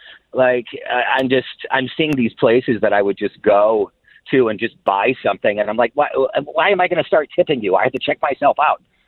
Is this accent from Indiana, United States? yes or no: no; Minnesota, United States; also born or lived in Los Angeles; I grew up here in Minnesota, and I'm a hairstylist.